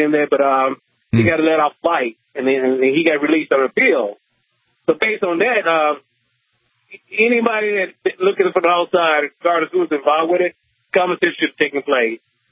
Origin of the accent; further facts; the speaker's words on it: Virginia, United States; I'm from Virginia originally. I'm just up here for a state closeout because family members passed away.